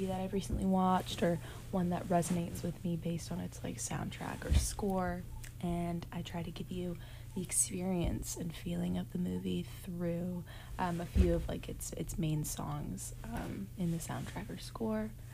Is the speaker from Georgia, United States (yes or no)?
no; Boston, Massachusetts, United States; And I'm from the East Coast, Boston native. Yeah, girl. All my Boston honeys out there.